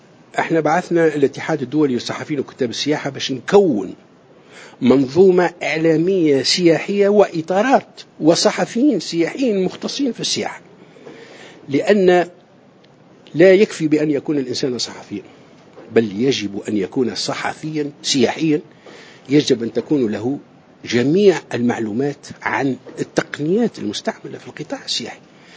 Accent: Tunisia

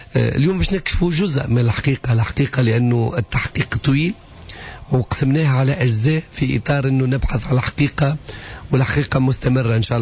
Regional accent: Tunisia

